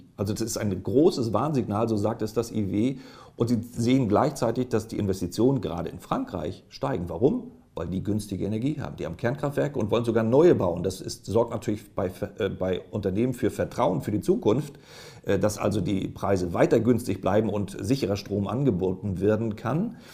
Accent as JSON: {"language": "German", "region": "Mecklenburg-Vorpommern", "country": "Germany", "said": "Wenn man bei uns in Mecklenburg-Vorpommern, bei mir zu Hause, jetzt zusätzlich Mathe-Abi-Punkte vergibt"}